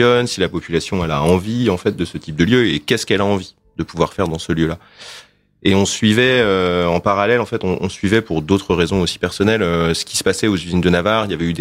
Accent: Évreux, Normandy, France; Parce que nous, on vient d'Évreux.

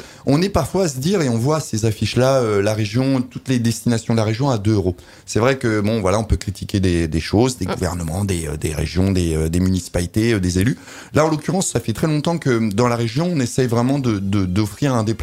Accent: Occitanie, France; Je viens d'Aveyron, monsieur. Je connais la France.

